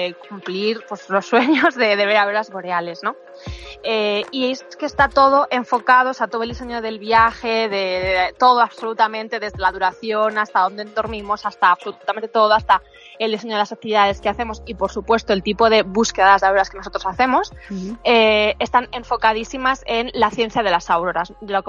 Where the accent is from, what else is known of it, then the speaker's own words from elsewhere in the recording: Madrid, Community of Madrid, Spain; Pues soy de Madrid